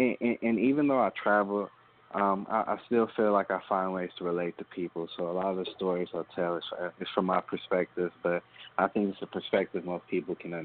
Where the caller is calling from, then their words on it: Oakland, California, United States; I'm calling from the Bay Area. Specifically, I'm calling from Oakland, California right now.